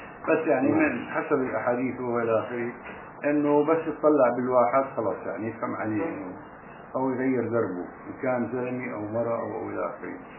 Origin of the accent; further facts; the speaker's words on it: Palestine; moved away; وتم هذا الكلام متعارف عليه حتى لبعد ما طلعنا من فلسطين.